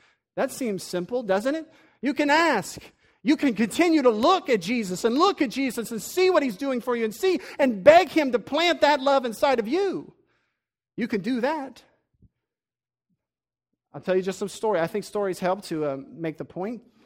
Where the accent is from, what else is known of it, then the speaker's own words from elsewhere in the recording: the South, United States; We'll call him Brother Morality because we're from the South, right?